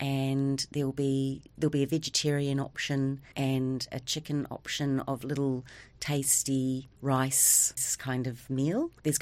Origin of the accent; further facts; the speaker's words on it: New Zealand; born there; I was born in New Zealand, but my parents are Irish and they immigrated to New Zealand.